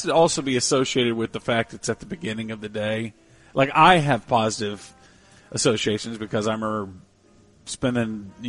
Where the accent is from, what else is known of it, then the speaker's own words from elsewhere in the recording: the South, United States; Yeah, I'm from the South. That's what we do.